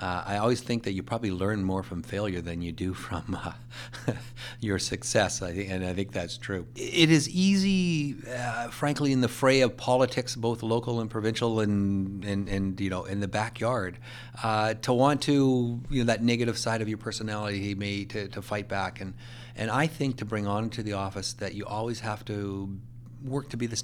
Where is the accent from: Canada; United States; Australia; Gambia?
Canada; Kamloops, British Columbia; I was born and raised in Kamloops, and I wanted to go to university.